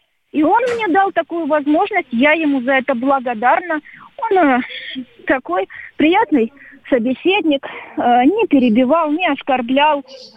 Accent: Ukraine; Я из Украины. Я всегда буду дорожить своими корнями и не стыжусь того, что я украинка. Я русская украинка.

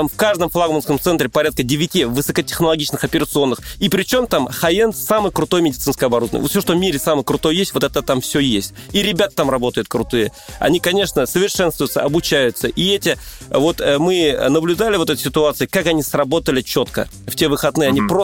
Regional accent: Moscow, Russia; Мы вообще, москвичи, уже про это не поняли практически.

